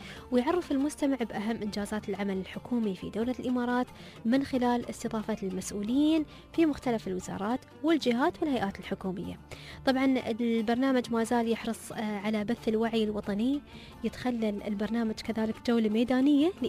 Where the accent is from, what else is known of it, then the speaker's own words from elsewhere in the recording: Bahrain; سواء في بلدنا البحرين أو الكويت أو السعودية أو عمان